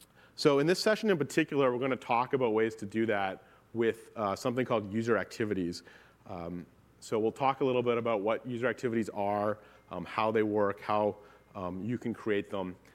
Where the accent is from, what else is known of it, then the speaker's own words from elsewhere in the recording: Canada; I grew up in Canada, so you know, playing sports on something that's not like a frozen sheet of ice is a little bit unfamiliar to me